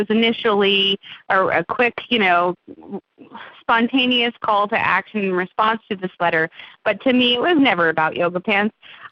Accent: New Orleans, Louisiana, United States; And I'm from New Orleans, so a parade just was a natural leap for me.

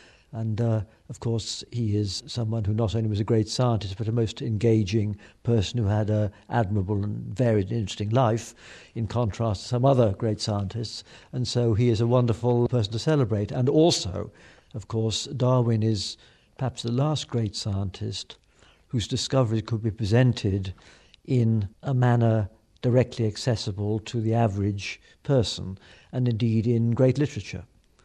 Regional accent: Shrewsbury, West Midlands, United Kingdom; Well, I come from Shrewsbury

